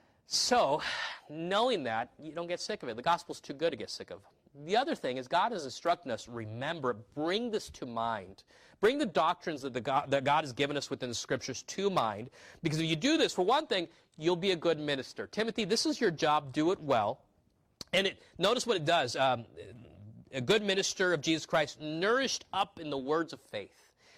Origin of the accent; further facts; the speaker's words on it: California, United States; also born or lived in Peru; I grew up in California. And when I wasn't living in California, I lived on the coast in Peru.